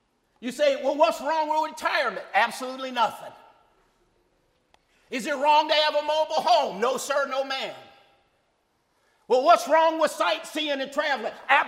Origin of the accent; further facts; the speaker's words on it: Detroit, Michigan, United States; I spent the first 16 years of my life born and raised on the Lower East Side, St. Jean and Jefferson area.